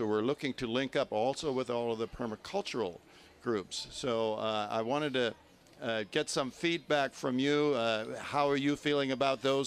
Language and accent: English; Kirby, Oregon, United States; I'm from Kirby, Oregon